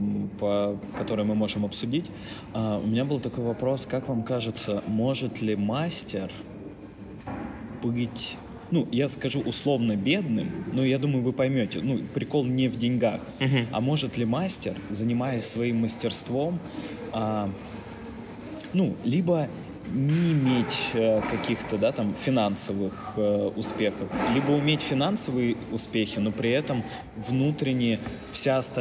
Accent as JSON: {"language": "Russian", "town": "Mezhdurechensk", "region": "Kemerovo Oblast", "country": "Russia", "said": "Да, я из Междуреченска."}